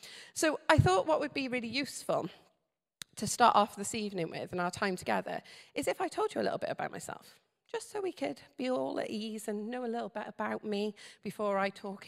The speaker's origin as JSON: {"language": "English", "region": "Wales", "country": "United Kingdom", "said": "my accent may have betrayed me already and told you that I'm Welsh. I'm proud of it."}